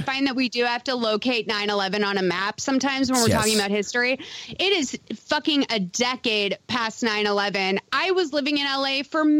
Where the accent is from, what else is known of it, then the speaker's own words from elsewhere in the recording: Lexington, Massachusetts, United States; also born or lived in Green Harbor; I grew up in Lexington, Massachusetts. I'm going to just preface that by saying I'm not rich. My mom was a cleaning lady.